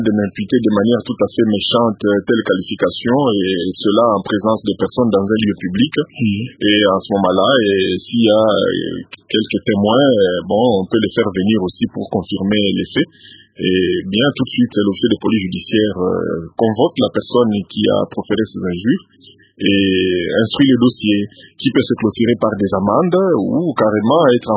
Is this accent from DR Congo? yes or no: yes; DR Congo; C'est devenu vraiment un véritable phénomène de société ici chez nous à RDC.